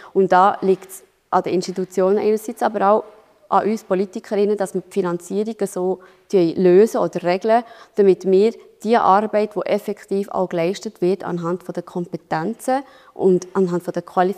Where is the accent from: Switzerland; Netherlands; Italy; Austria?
Switzerland; Solothurn; im Kanton Solothurn, wo ich herkomme, haben wir einen Gesamtarbeitsvertrag über den ganzen Kanton.